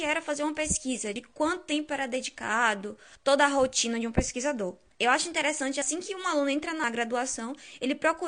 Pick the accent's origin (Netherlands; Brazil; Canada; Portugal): Brazil; Irará, Bahia; eu não sou de Feira de Santana, eu sou do interior da Bahia, eu sou de Irará, uma cidade pequena